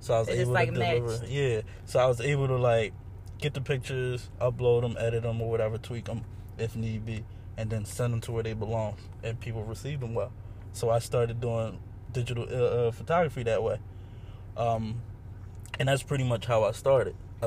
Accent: Chester, Pennsylvania, United States; now in Philadelphia, United States; I am based in Philly, but I'm from Chester.

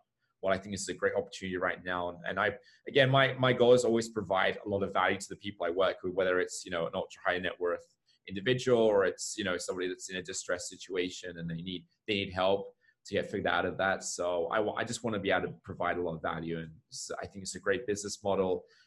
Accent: England, United Kingdom; moved away as an adult; also born or lived in Germany / Mexico; So in case you can't tell from my accent, I'm from the UK. I grew up in England for the first 20 years of my life. My entire family still actually lives in the UK. When I was 20, I left England. I moved to Germany.

